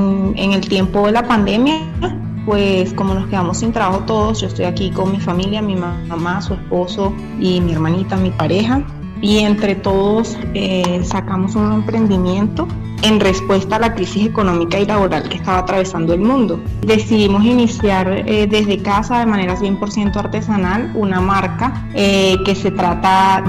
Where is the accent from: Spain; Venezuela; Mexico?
Venezuela; moved away as an adult; now in Villa de Leyva, Colombia; ahorita estoy radicada en Villa de Leyva, soy politólogo venezolana. Pero desde que llegué aquí a Colombia, ya llevo 3 años acá